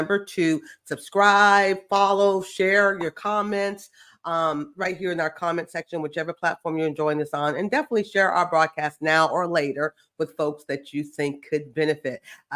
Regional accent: Virginia, United States; In my home state of Virginia, it is 2.7.

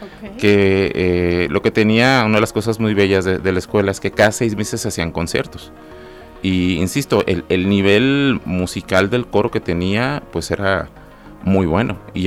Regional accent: Ocotlán, Jalisco, Mexico; Es correcto, todos somos de Ocotlán, Jalisco.

